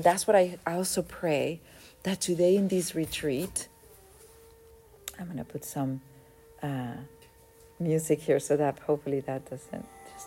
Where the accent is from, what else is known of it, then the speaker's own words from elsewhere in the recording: Mexico; first language Spanish; English is a second language; Even from the Spanish to the English, I'm from Mexico.